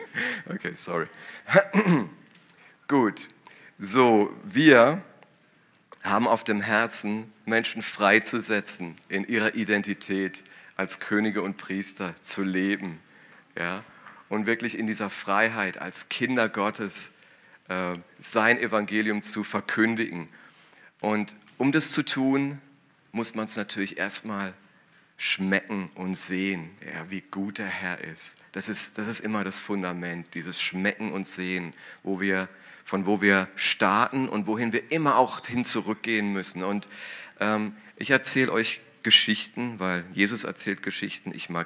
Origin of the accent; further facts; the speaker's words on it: Karlsruhe, Baden-Württemberg, Germany; born there; Aber noch länger her ist es, als ich hier geboren wurde in Karlsruhe, also so gesehen.